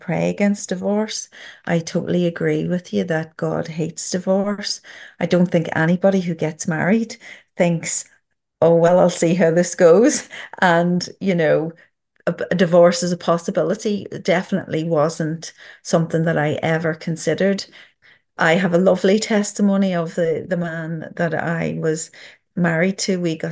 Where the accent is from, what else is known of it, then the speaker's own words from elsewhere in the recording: Dublin, Leinster, Ireland; now in Northern Ireland; I'm originally from Dublin, and then moving up the north, my family still live in Dublin.